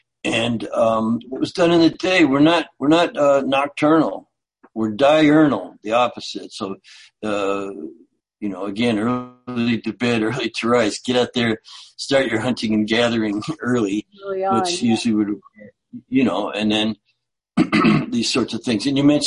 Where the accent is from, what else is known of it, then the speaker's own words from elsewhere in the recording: Canada; You know, I grew up in Canada, and we'd literally just get extra blanket because we'd be freezing.